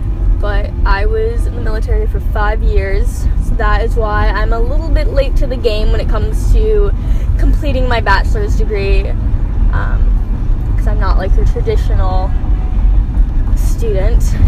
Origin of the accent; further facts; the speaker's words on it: North Carolina, United States; Cool, let's be friends. We're both from North Carolina.